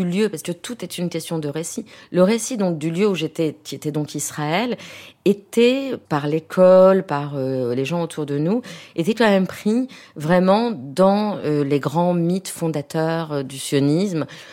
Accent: France; quand on me demandait d'où je venais, que je disais de France, et on me regardait d'un œil soupçonneux parce que je suis brune, j'ai les yeux noirs, les cheveux noirs

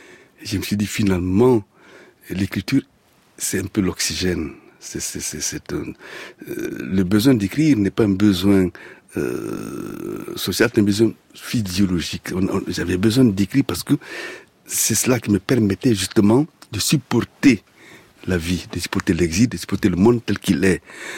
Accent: Guinea; non seulement j'avais coupé le cordon ombilical avec mon pays d'origine, mais cela se passait très très mal en Guinée.

